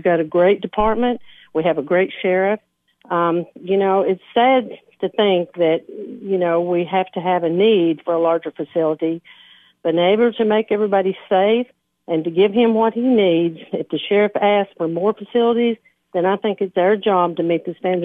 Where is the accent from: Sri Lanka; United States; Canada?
United States; Well, I am born and raised in Putnam County.